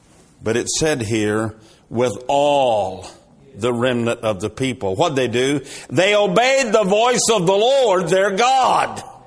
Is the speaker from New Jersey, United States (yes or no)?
no; Houston, Texas, United States; I was born and raised in Houston.